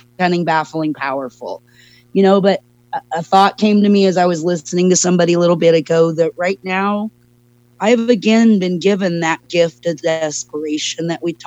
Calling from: Lake Tahoe, California, United States; I'm an alcoholic, and I am calling from Lake Tahoe in Northern California, United States.

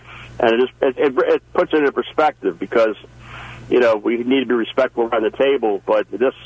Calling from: Westminster, Maryland, United States; First of all, I'm really from Westminster, as you know.

